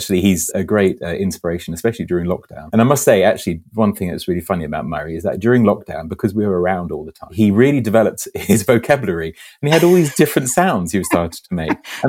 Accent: Switzerland; also born or lived in England / Germany; I was born in England and then, but when my family moved out to Switzerland when I was two, my dad just got a job out there and we lived just outside Zurich

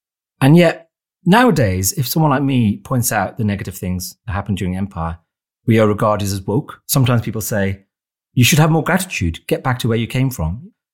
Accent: United Kingdom; born there; I was born in Britain.

